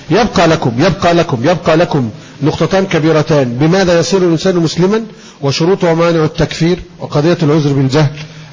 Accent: Egypt; عندنا في مصر

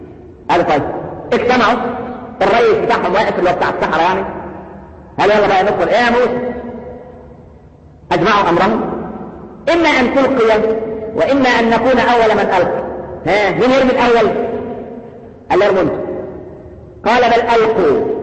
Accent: Egypt; يا لو كان الحاوي ده لو عندنا في مصر.

